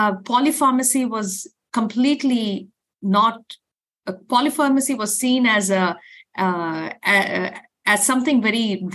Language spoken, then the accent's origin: English; India; I grew up in India